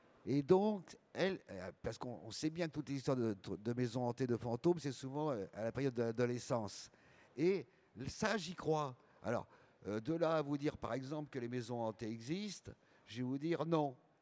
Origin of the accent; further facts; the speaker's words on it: Nouvelle-Aquitaine, France; je dirais que j'ai grandi pour partie dans la Creuse.